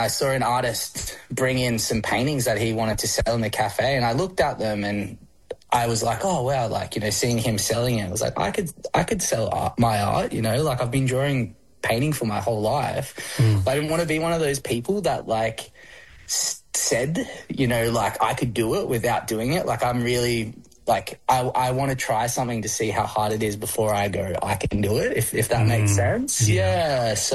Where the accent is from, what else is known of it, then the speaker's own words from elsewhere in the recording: Sunshine Coast, Queensland, Australia; I guess, so for me, I grew up on the Kabi Kabi lands on the sunny coast.